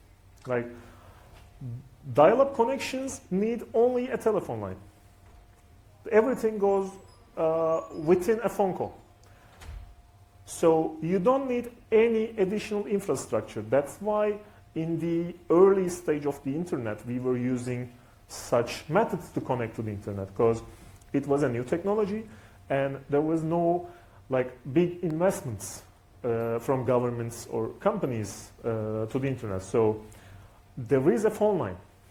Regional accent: Istanbul, Turkey; English is a second language; from Free Software Association in Turkey and Hackerspace Istanbul as well. I'm from Istanbul, I'm living in Istanbul.

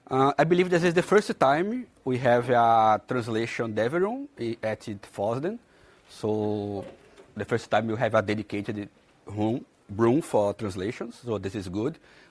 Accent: Brazil; I'm from Brazil, and in Brazil, I help the translation team

